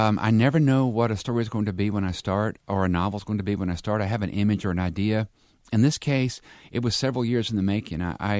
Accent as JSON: {"language": "English", "town": "Dickinson", "region": "Alabama", "country": "United States", "tie": "born or raised there"}